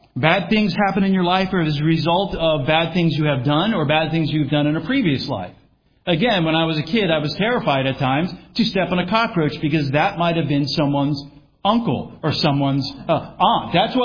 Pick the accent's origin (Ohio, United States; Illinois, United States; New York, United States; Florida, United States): Florida, United States; Now, it is I am from Florida.